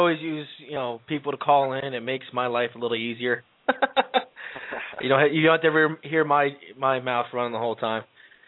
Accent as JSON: {"language": "English", "town": "Long Island", "region": "New York", "country": "United States", "tie": "born or raised there", "said": "That's what I grew up catching back in Long Island, off the Montauk Point and everything else."}